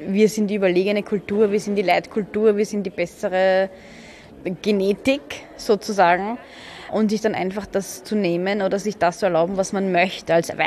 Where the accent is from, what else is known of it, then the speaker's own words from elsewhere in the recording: Vienna, Austria; Ich bin in Floridsdorf aufgewachsen, im 21. Dort war ich die ersten elf Jahre meines Lebens. Und jetzt, seit über 20 Jahren, sind wir im Kretzel, im 22. Gemeindebauten pur.